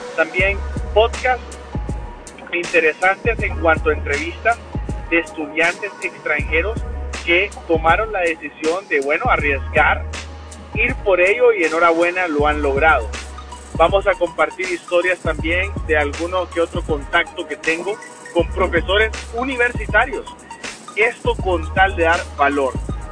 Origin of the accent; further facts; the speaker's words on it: Honduras; un hondureño y joven emprendedor.